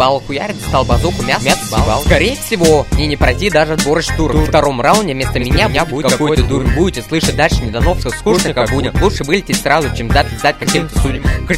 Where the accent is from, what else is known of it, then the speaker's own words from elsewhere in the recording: Cheboksary, Chuvash Republic, Russia; я из Чебоксар.